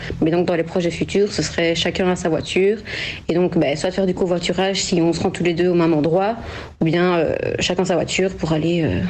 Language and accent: French; Wallonia, Belgium; j'ai 21 ans. J'ai grandi dans les Ardennes, donc à Bourg-Saint-Vieille, dans la commune de Jeudines. Je suis actuellement à Namur dans une colocation